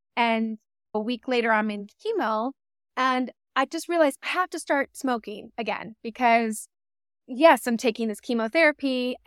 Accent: Massachusetts, United States; now in Washington, United States; I'm from Massachusetts.

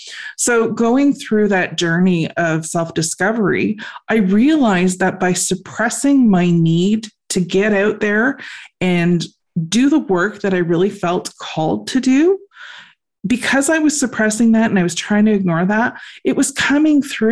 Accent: Canada; being Canadian, I'm actually not from Quebec. That's where our cottage is. I live in Ontario, so I live in the capital of Canada, which is Ottawa.

